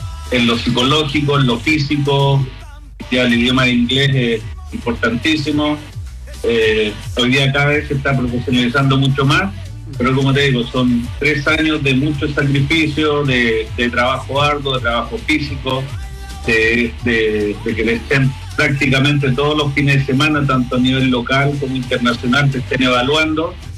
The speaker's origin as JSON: {"language": "Spanish", "country": "Chile", "said": "como chileno"}